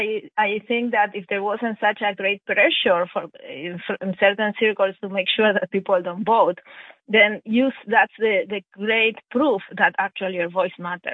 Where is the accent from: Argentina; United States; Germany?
Argentina; I am personally from Argentina.